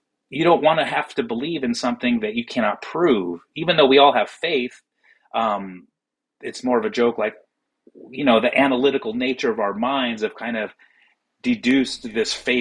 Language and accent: English; Eugene, Oregon, United States; hey, man, you know, I'm from Eugene.